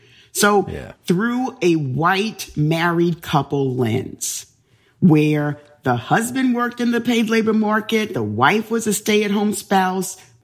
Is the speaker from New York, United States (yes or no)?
yes; Bronx, New York, United States; So I grew up in the South Bronx. I dealt with racism every day.